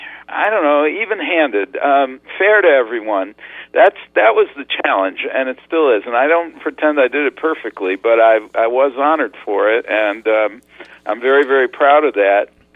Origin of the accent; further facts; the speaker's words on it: Rochester, New York, United States; I grew up in Rochester, New York, and I liked stories